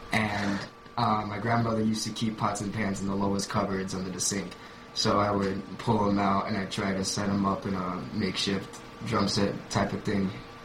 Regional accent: Manhattan, New York, United States; born there; now in Orlando, United States; Originally, I was born in Manhattan, but I've been kind of a nomad for my life as well. I live in Florida right now, but in Orlando, Florida right now.

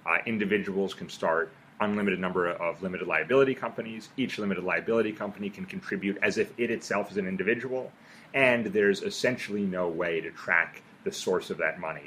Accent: Brooklyn, New York, United States; I'm from Brooklyn. I represent Brooklyn and Lower Manhattan.

